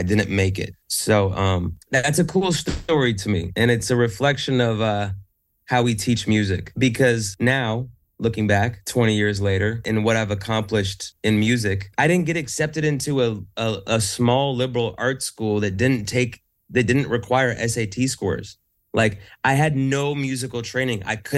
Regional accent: Seattle, Washington, United States; I'm from Seattle.

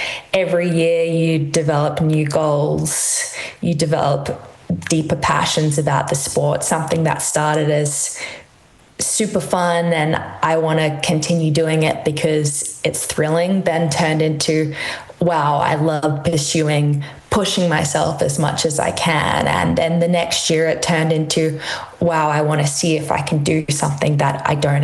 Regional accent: Brisbane, Queensland, Australia; So I grew up in Brisbane, which is in the state of Queensland.

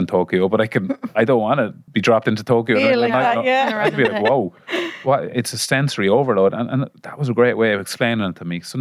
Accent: Mullingar, Leinster, Ireland; I grew up in Mullingar

